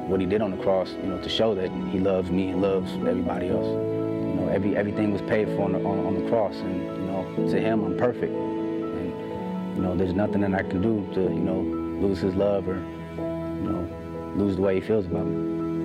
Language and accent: English; Pontiac, Michigan, United States; moved away; I'm originally from Michigan. I moved here about 4 years ago. I grew up in a city called Pontiac. It's right outside of Detroit.